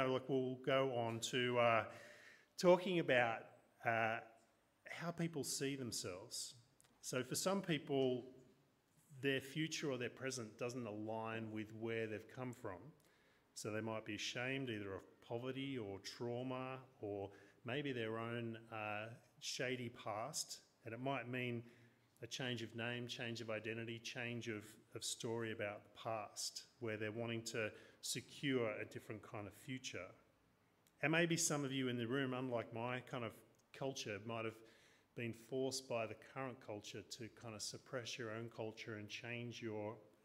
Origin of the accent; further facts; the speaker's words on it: Newcastle, North East England, United Kingdom; I'm from a Welsh and Northern English miners background, being from Newcastle.